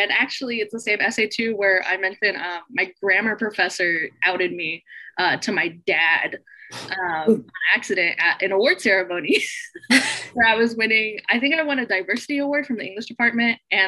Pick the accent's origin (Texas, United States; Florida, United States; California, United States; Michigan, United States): California, United States; Sutter; I grew up in Sutter, which is like a very, very small town in Northern California, very predominantly white. My parents are Mexican immigrants.